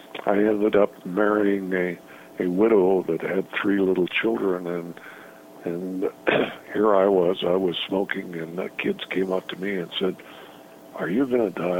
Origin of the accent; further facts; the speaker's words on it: Great Falls, Montana, United States; I went to my 50th class reunion in my hometown, Great Falls, Montana.